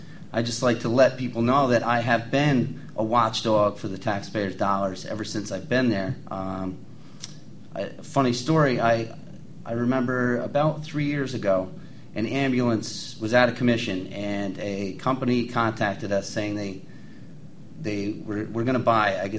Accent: Coxsackie, New York, United States; I was born and raised in Coxsackie, born into a pretty large Irish Catholic family

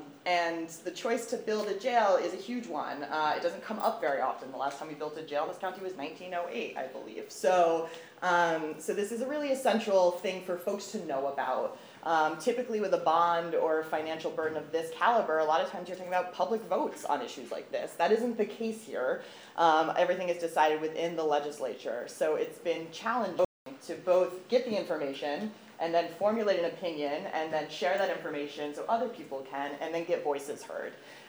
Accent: Gilboa, New York, United States; now in Westkill, United States; I live in Westkill. I am here as a concerned member of the public. I grew up in Gilboa

